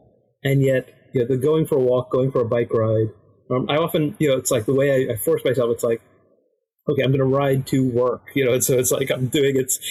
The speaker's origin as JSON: {"language": "English", "town": "New York City", "region": "New York", "country": "United States", "tie": "born or raised there", "said": "Yeah, I grew up in New York City."}